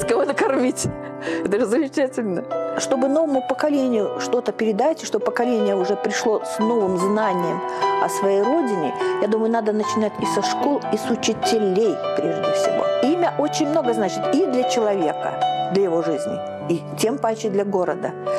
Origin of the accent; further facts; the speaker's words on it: Manchuria, China; now in Kirov, Russia; Потому что я выросла в Маньчжурии, в русской диаспоре, в эмигрантской.